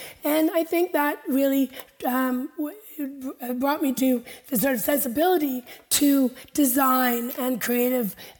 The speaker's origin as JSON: {"language": "English", "region": "south of France", "country": "France", "tie": "born or raised there", "said": "growing up in the Mediterranean, the south of France, went to school there."}